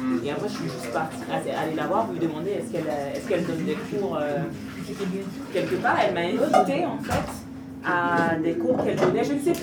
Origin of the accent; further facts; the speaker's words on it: Haiti; C'est quand, chez nous, en Haïti, quand on dit wap kale bibit, en créole